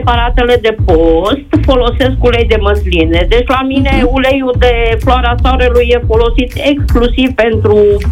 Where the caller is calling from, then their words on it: Alba Iulia, Alba County, Romania; sunt din Alba Iulia.